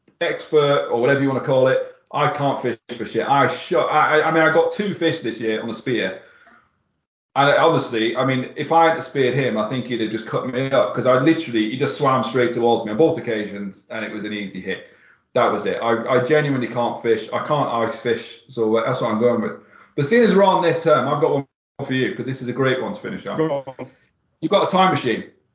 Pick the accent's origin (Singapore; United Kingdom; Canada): United Kingdom; York, Yorkshire and the Humber; now in Norway; you know, I grew up in York. There's a huge Viking culture in York. I live in fucking Norway.